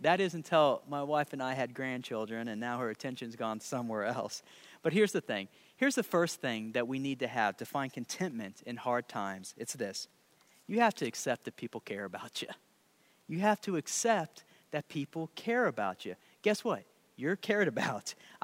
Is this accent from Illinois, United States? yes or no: yes; Rantoul, Illinois, United States; I'm from Rantoul, Illinois. Rantoul and Urbana are only 10 miles away.